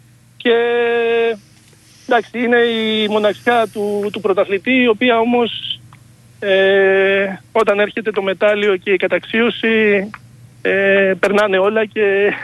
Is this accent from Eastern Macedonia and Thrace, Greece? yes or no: no; Volos, Thessaly, Greece; Εγώ είμαι Βολιώτης.